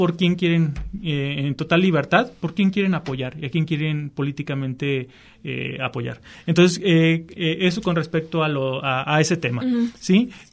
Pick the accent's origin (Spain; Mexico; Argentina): Mexico; Jalisco; me desgarro la vestidura por los Altos de Jalisco, etcétera, y que mi tierra y por eso.